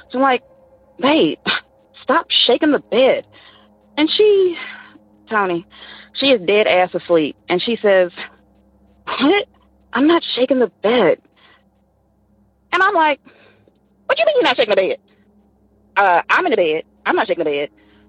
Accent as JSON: {"language": "English", "region": "the South", "country": "United States", "lives_now": "Seattle, United States", "said": "Hey, Tony … I'm calling from Seattle, but I'm originally from the South."}